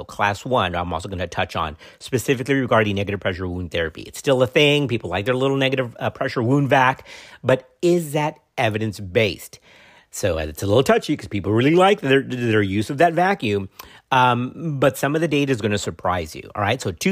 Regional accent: Texas, United States; that is a physician out of my home state of Texas who is a gifted bariatric surgeon.

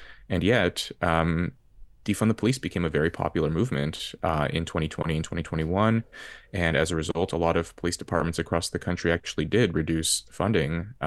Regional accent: Red Bluff, California, United States; Whereas where I grew up in Red Bluff, I mentioned these five close friends I had, none of us were raised by both of our birth parents.

